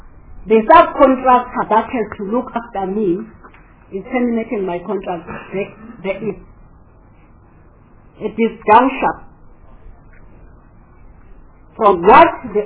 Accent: Harding, KwaZulu-Natal, South Africa; born there; Because I live in that province and I was born in Harding, and Harding is 59 kilometers from Port Shepstone.

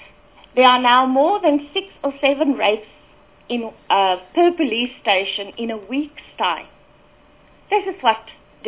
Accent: Lephalale, Limpopo, South Africa; I am from Lepalale in Limpopo, and I represent various women's groups

